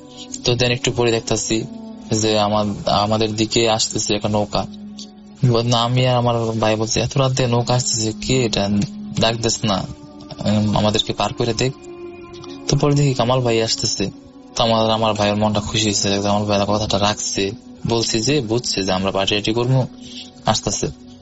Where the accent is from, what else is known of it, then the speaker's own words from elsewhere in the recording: Abdullahpur, Dhaka Division, Bangladesh; now in Narsingdi, Bangladesh; নরসিংদীতে থাকি, কিন্তু ঘটনাটা ঘটেছে আমার গ্রামে। আমার গ্রামের বাড়ি কিশোরগঞ্জ জেলা অষ্টগ্রাম থানা আব্দুল্লাহপুর গ্রামে।